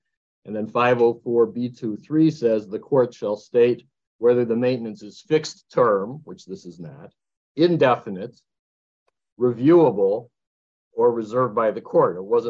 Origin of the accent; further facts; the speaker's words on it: Chicago, Illinois, United States; I mean, I admit I'm from Chicago